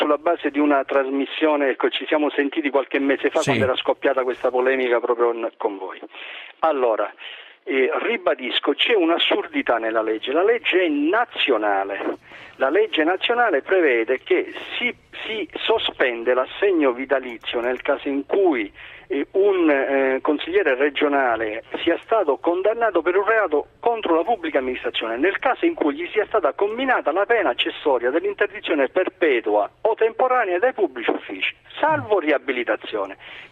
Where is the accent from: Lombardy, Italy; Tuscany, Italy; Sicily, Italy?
Sicily, Italy; Messina; now in Palermo, Italy; io sono di Messina e abito a Palermo